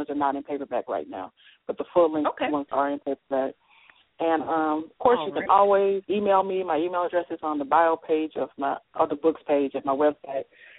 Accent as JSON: {"language": "English", "region": "Arkansas", "country": "United States", "tie": "born or raised there", "said": "I have an event I'm going to be a part of in my hometown in Arkansas."}